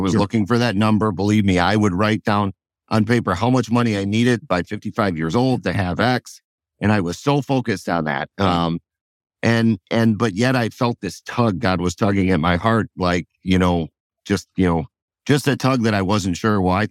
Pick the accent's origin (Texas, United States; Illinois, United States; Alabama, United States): Illinois, United States; Chicago; I grew up in Chicago. My family, my parents divorced, and we didn't have a lot there for a while, kind of scraping nickels.